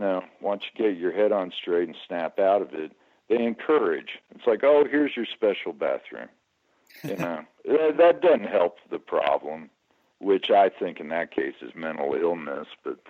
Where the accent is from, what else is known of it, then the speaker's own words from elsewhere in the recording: United States; I said I'm American.